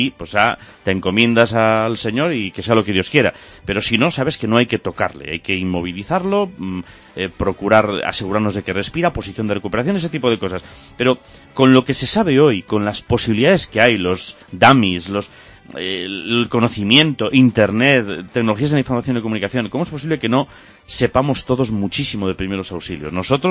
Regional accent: Galicia, Spain; porque yo voy allí y aun siendo gallego, que se supone que tengo algo más de camino recorrido

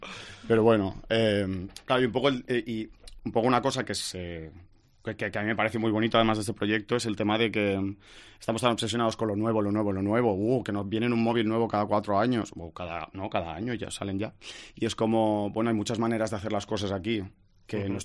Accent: Balearic Islands, Spain; now in United States; Pues sí, en realidad vivo en Estados Unidos ahora, pero bueno, soy de Mallorca, yo pues vaig néixer aquí.

